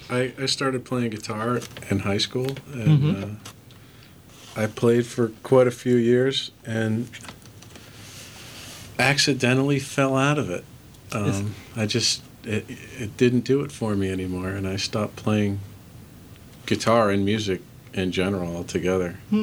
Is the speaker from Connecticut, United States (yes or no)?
yes; Brookfield, Connecticut, United States; Yeah, I'm from Brookfield.